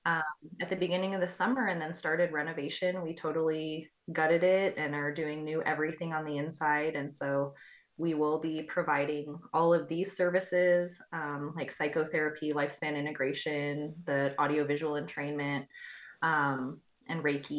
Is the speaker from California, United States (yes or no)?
no; Hillyard, Washington, United States; I grew up in Hilliard. I went to Rogers. Hilliard is just, I love it. It's also one of the poorest communities in Washington